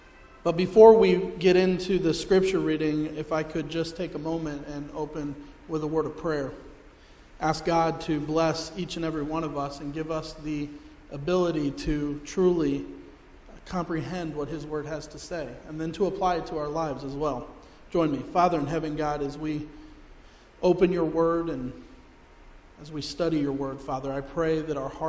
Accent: Melbourne, Florida, United States; also born or lived in Springfield, Ohio; I was born in Springfield, Ohio. This will be a little ironic later on. And then I came here about a year after I was born and grew up in Melbourne, Florida.

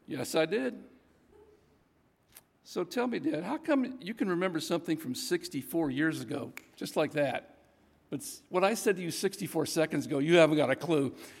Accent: United States; I'm second generation American. You know, I understand it, but I really don't. You know, I'm an American through and through

